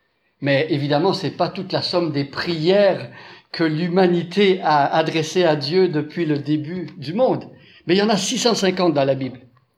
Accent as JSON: {"language": "French", "region": "Quebec", "country": "Canada", "accent": "Quebecois", "moved": "yes", "lives_now": "France", "said": "vous allez l'entendre tout au long du week-end, mon accent n'est pas de ce terroir-ci, ça vient d'outre-Atlantique, c'est un accent, si vous voulez repérer, c'est québécois. Ça fait presque une vingtaine, plus de 20 ans même, que je suis ici en France."}